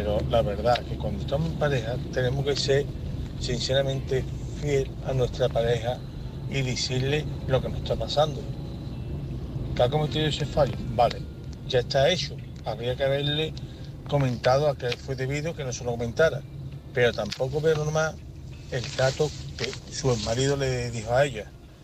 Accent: Seville, Andalusia, Spain; de Sevilla y quisiera opinar sobre el tema

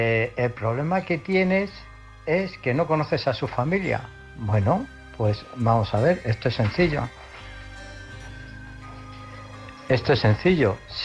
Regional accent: Illescas, Castilla-La Mancha, Spain; de Illescas.

